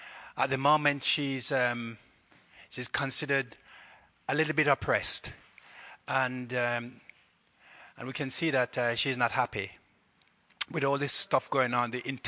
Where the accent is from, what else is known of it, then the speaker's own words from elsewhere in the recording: Jamaica; now in United Kingdom; Our disbelief for my hometown, in Jamaica. I didn't take birth there, but I lived there.